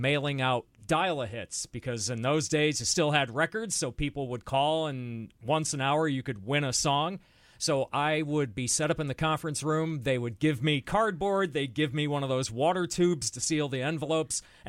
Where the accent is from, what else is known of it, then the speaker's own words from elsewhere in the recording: Bloomfield, Connecticut, United States; I used to listen to my transistor radio, the Hartford station, because I grew up in Bloomfield.